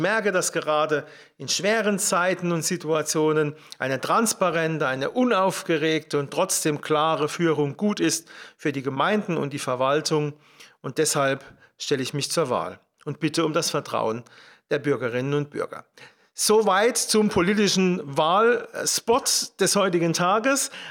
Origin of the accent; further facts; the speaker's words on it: Leimersheim, Rhineland-Palatinate, Germany; Das ist mein Antrieb, meine Heimatgemeinde zu gestalten, eine gute Zukunft zu führen, verwurzelt und mit den Menschen hier